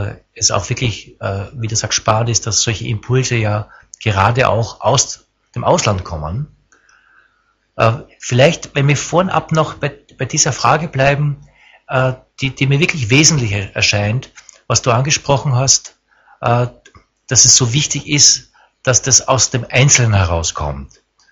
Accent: Austria; und ich sag das auch bewusst als Österreicher

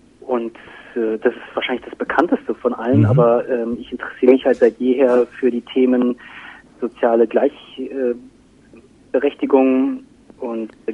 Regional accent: Laos; now in Berlin, Germany; Ich bin aus Laos und bin jetzt Architekt oder habe Architektur studiert zumindest.

